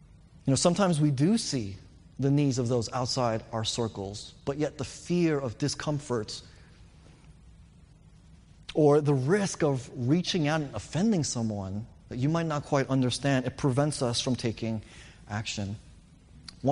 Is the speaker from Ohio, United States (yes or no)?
no; New York, United States; By that point, you know, English became my primary language. Growing up in New York most of my life, I dressed like a New Yorker. You know, I acted and talked like a New Yorker, right?